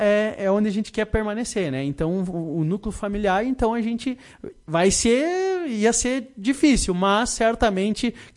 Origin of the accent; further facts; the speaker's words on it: Santiago, Rio Grande do Sul, Brazil; eu sou natural de Santiago, né, lá da fronteira